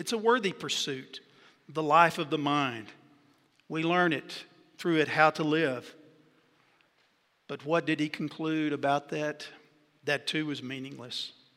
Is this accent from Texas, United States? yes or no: yes; Jacksonville, Texas, United States; I'm very proud of my hometown of Jacksonville, Texas, in the Piney Woods, halfway between Lufkin and Tyler.